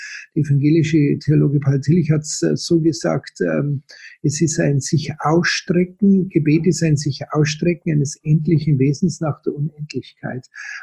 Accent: Munich, Bavaria, Germany; born there; Ich bin gebürtig aus München, geboren 1960.

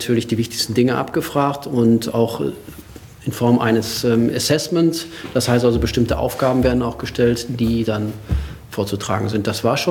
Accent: North Rhine-Westphalia, Germany; born or raised there

